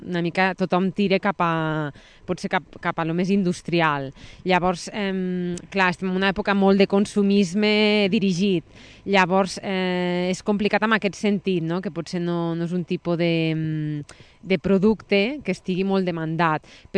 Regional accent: Lleida, Catalonia, Spain; vinc de la ciutat de Lleida.

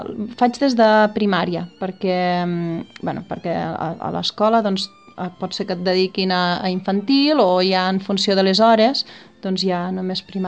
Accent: Reus, Catalonia, Spain; now in L'Espluga de Francolí, Spain; De petita vivíem a Reus, llavors vam vindre a viure aquí a l'Espluga i vaig seguir amb el piano i amb el llenguatge.

